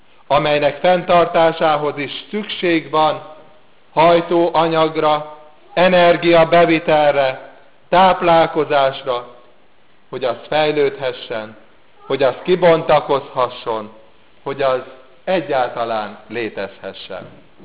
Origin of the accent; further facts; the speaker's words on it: Hungary; hogy néha még meg is köptödnek minket, csak azért, mert magyarok vagyunk.